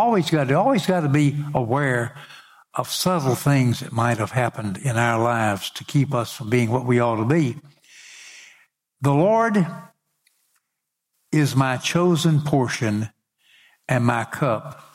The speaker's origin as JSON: {"language": "English", "town": "Union City", "country": "United States", "tie": "born there", "said": "I was born on Easter Sunday in 1940 at my home because Union City didn't have a hospital."}